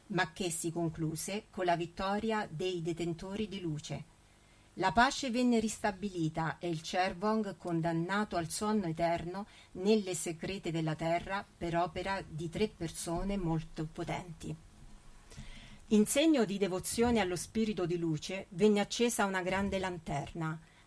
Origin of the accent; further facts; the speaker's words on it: Ostuni, Apulia, Italy; Il paese in particolare è Ostuni, la città bianca, il mio paese di origine